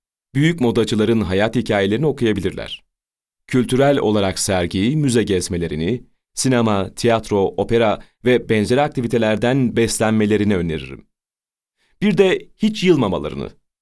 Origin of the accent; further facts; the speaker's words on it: Istanbul, Turkey; also born or lived in Bursa / Edirne / Vienna; İstanbul doğumluyum. Çocukluğum Bursa, Edirne ve İstanbul'da geçti. İstanbul Alman Lisesi'ni bitirdikten sonra Avusturya'nın başkenti Viyana'da üniversitede işletme tahsil ettim.